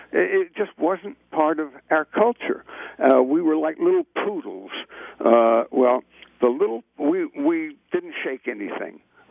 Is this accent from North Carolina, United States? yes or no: yes; North Carolina, United States; I'm from North Carolina. To me, a public figure at that time was anybody who'd done jury duty.